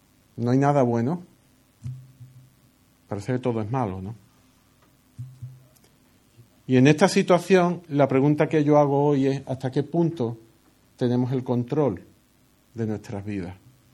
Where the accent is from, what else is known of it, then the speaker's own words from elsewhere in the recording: Andalusia, Spain; Ahora la fiebre del Nilo, allí por Sevilla, por mi tierra. No exactamente en mi pueblo, pero allí por el río.